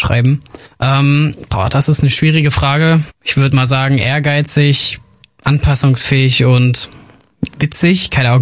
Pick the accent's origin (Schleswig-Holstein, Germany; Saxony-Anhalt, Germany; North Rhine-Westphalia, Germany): Schleswig-Holstein, Germany; Lübeck; Ich kann das immer ganz gut mit Lübeck, also meiner Heimatstadt, vergleichen.